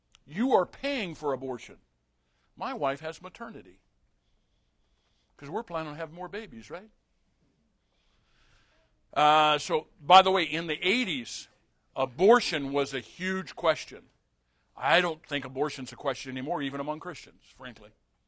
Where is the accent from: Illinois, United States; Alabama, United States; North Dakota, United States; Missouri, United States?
Missouri, United States; St. Louis; born there; I grew up in St. You know, I was born in St. Louis.